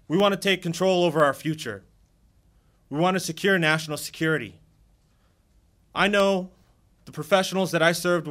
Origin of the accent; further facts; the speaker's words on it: Colorado Springs, Colorado, United States; I came home and I was part of a Veterans Day parade in my hometown in Colorado Springs.